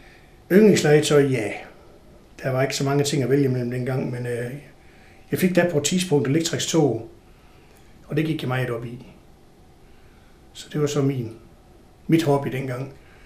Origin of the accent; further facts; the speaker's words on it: Horsens, Central Denmark Region, Denmark; og jeg er født i marts måned 1950. Jeg er opvokset i Horsens i Krystalgade